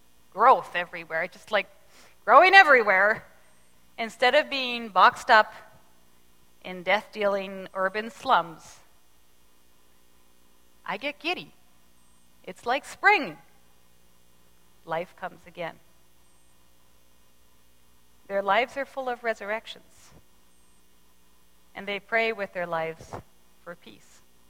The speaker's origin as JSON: {"language": "English", "region": "Ontario", "country": "Canada", "said": "I come from Southern Ontario, and in my memory, winters always seemed eternally long."}